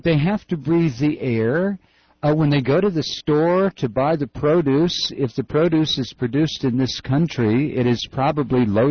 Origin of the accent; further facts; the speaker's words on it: Toledo, Ohio, United States; But I grew up here in Toledo, Ohio, which was a city back before it became part of the Rust Belt.